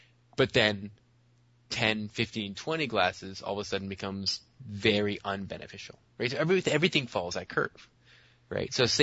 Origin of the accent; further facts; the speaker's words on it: Canada; the pale is just from being Canadian.